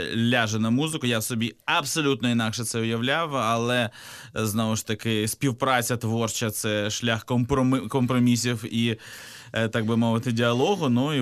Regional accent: Kyiv, Ukraine; зважаючи на те, що я з Києва

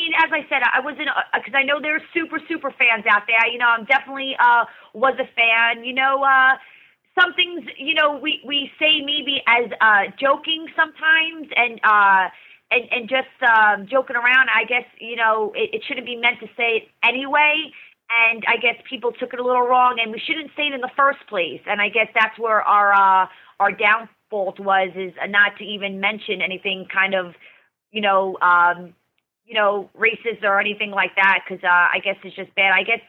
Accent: New York, United States; I'm loud. I'm Italian. I'm from New York.

